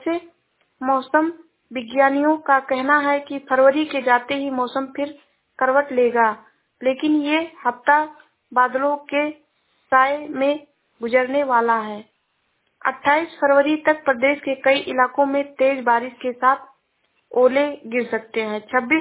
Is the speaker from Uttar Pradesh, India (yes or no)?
yes; Shravasti, Uttar Pradesh, India; मैं जिला श्रावस्ती से हूँ।